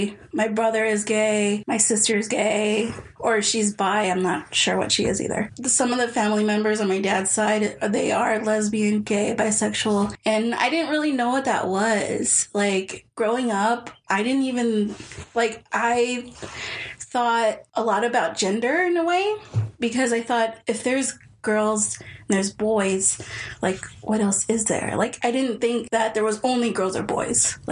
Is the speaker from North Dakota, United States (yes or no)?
no; San Bernardino, California, United States; San Bernardino, California.